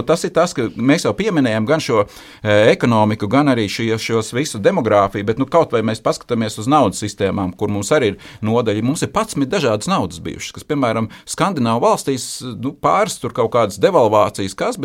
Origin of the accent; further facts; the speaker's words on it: Riga, Latvia; es esmu aizdevies uz laukiem kā dzīves rīdzinieks